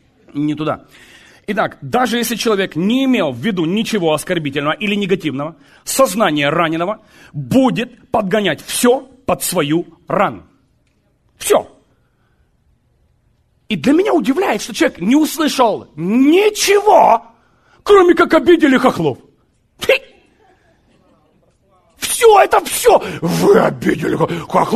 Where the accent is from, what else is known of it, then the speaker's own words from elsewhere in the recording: Zaporizhzhia Oblast, Ukraine; born there; Я родился на Хохлянде, на Запорожской сечи. Маю право.